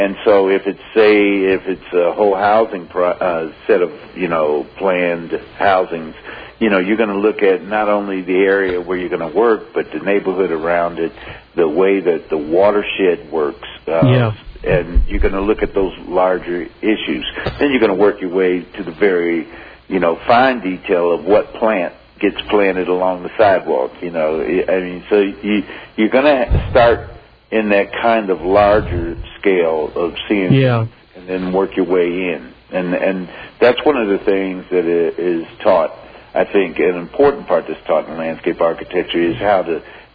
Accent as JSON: {"language": "English", "region": "Midwest", "country": "United States", "tie": "born or raised there", "said": "Or where I grew up in the Midwest"}